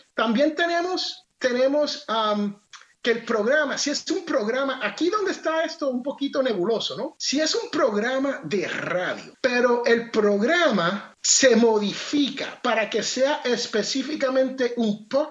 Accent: Jersey City, New Jersey, United States; Spanish is a second language; yo soy americano. Yo soy nacido en Jersey City, New Jersey, de padres puertorriqueños. Hablo el español patriao, matao.

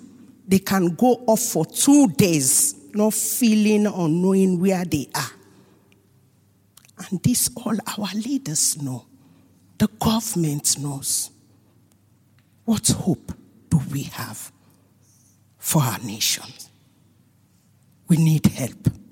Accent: Sierra Leone; now in United Kingdom; I'm from Sierra Leone, and I've been following a lot of things happening in Sierra Leone.

